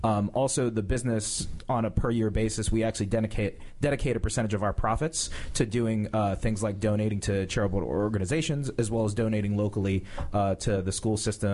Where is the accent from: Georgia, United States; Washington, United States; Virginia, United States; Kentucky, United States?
Virginia, United States; Woodbridge; Woodbridge, Virginia.